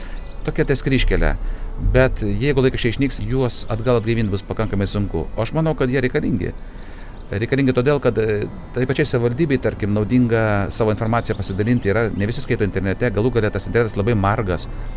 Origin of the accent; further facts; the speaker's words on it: Klaipėda, Klaipėda County, Lithuania; Ir aš gimiau Klaipėdoje. Ir aš jiems sakau, aš vienintelis klaipėdietis, vienintelis gimiau Klaipėdoje. Jūs visi čia atvažiavę iš kitur. Taip kad sąžiningai, esu tikras klaipėdietis.